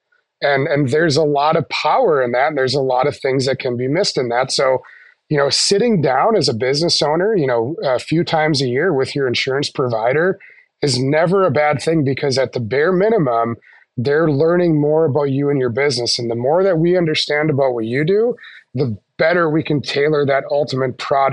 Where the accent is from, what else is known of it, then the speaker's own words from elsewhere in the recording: Moorhead, Minnesota, United States; I grew up in Minnesota. I'm born and raised. I grew up in Moorhead, Minnesota. I was a spud, you know, grew up.